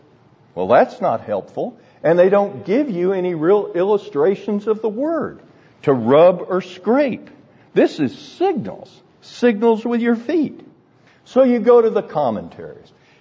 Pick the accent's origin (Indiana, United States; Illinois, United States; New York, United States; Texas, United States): Texas, United States; Speak English. I'm from Texas.